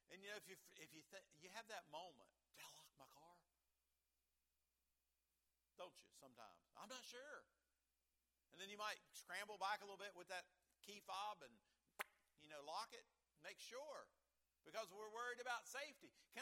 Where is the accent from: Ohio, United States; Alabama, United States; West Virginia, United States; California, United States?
West Virginia, United States; you got to keep in mind I'm from Southern West Virginia, and we're a little bit laid back in Southern West Virginia.